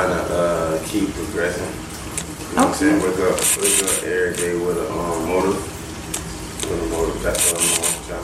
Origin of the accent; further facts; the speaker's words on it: Tampa, Florida, United States; I'm from College Hill. I'm from 22nd Lake, man. You know, College Hill, Bama Heights, whatever you want to call it. You know what I'm saying? That's where I'm from. But, I can't even, like, I'm the first American born in my family. My whole family from Guyana.